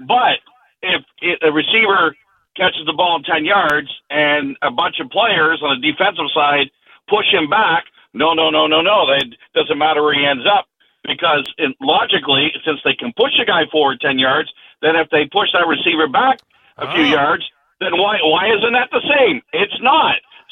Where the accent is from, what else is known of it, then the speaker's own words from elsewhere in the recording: Canada; and I'm Canadian, of course